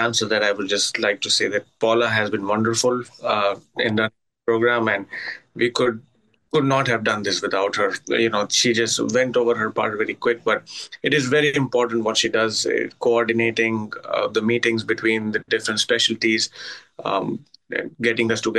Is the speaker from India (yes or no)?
yes; India; moved away as an adult; now in United States; I grew up in India. I did my medical school there, and I came to the United States in 2010.